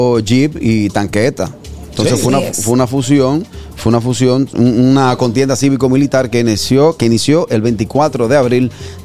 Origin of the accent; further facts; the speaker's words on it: Santo Domingo, Distrito Nacional, Dominican Republic; yo soy oriundo de Ciudad Nueva.